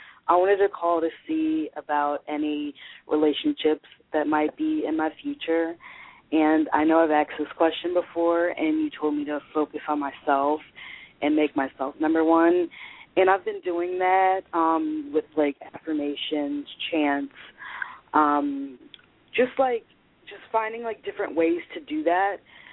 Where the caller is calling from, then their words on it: West Palm Beach, Florida, United States; I'm calling from West Palm.